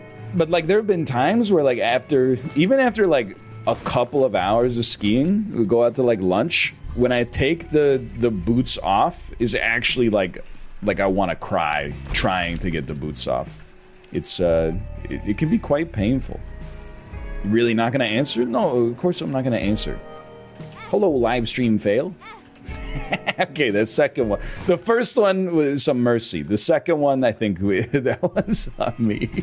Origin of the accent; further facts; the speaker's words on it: Ontario, Canada; now in Vancouver, Canada; Growing up in Ontario, didn't do too much snowboarding.